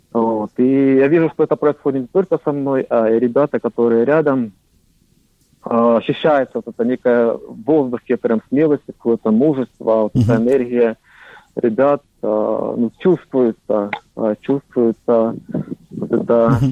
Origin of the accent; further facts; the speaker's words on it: Ukraine; Мы, ребята из Украины, вышли в общую онлайн-группу.